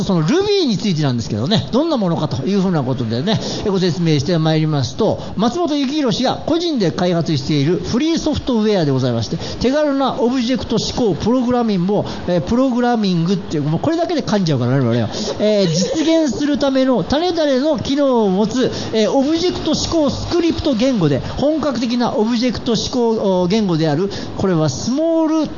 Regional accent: Ise-Shima, Mie, Japan; 私伊勢島、三重県の伊勢島出身なんで、あ、まあ、あの辺はアゴ湾って言って真珠が取れるところなんですよ。

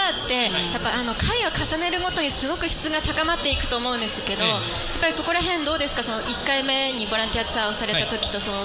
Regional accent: Miyagi, Japan; あの私は宮城県の出身なんですけど、実家もちょっと被災したり大変だったんですけど

